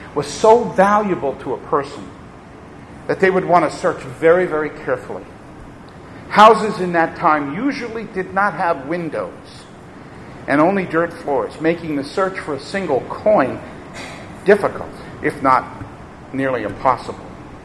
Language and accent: English; Merrick, New York, United States; And the community where I grew up in Merrick, New York, has lost many police and firefighters.